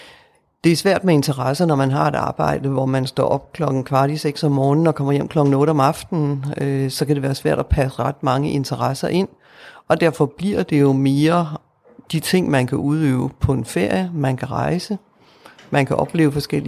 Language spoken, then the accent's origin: Danish; North Denmark Region, Denmark; now in Bramming, Denmark; Jeg kommer fra Bramming. Jeg er født og opvokset i Nordjylland. Jeg har læst i Aarhus. Boet lidt i København. Nu bor jeg i en vestjysk by, der hedder Bramming.